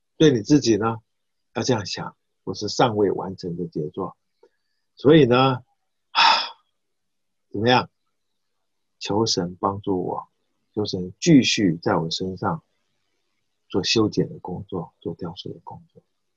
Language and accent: Chinese; China; 我们中国人做事情比较含蓄一点啊